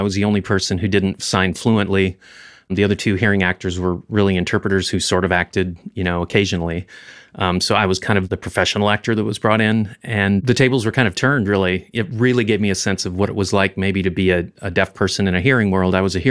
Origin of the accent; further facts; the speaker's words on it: Iowa, United States; I grew up in Iowa, went to University of Northern Iowa